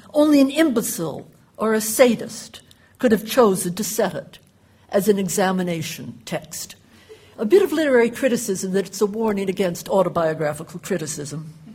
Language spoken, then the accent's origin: English; United States; also born or lived in Cambridge, United Kingdom; As it's obvious, I am an American.